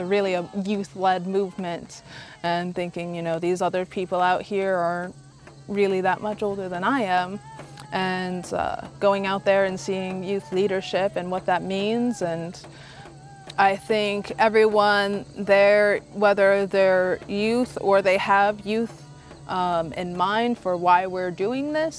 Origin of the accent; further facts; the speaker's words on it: Nebraska, United States; I'm from the Omaha Tribe of Nebraska.